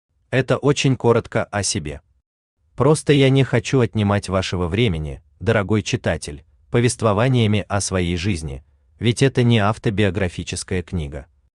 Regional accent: Omsk, Omsk Oblast, Russia; Я родился и вырос в Сибири, мой родной город, Омск.

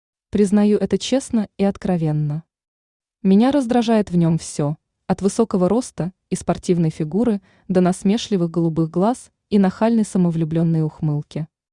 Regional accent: Volgograd, Volgograd Oblast, Russia; мисс университет и даже вице-мисс Волгоград, откуда я родом.

